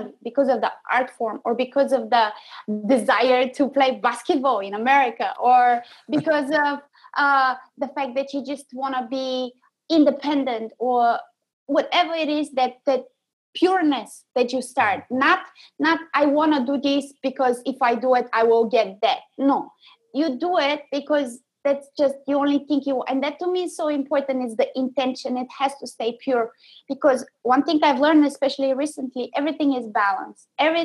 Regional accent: Bulgaria; now in Chicago, United States; I'm Bulgarian, and I have started playing the violin since I was 3 years old.

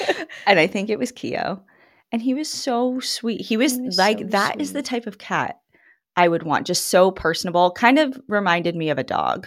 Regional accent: Exeter, South West England, United Kingdom; Since I grew up in Exeter and my family traces back to the area in the early 1600s, I asked if I had any relatives buried in the graveyard.

